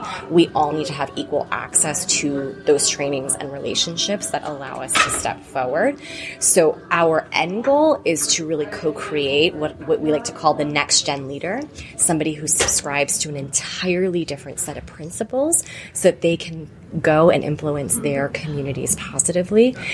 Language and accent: English; New York, United States; now in Rhode Island, United States; So I'm new to Rhode Island. I've only been here about 3.5 years. I'm from New York.